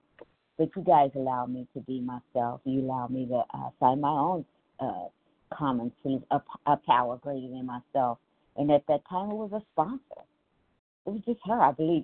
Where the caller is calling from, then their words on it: Cincinnati, Ohio, United States; I am calling from Ohio, Cincinnati.